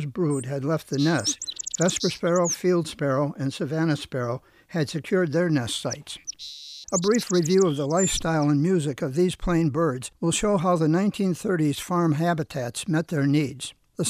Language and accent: English; Albion, United States; During the 1930s, when I first became interested in nature, my hometown, Albion, was really an agricultural community.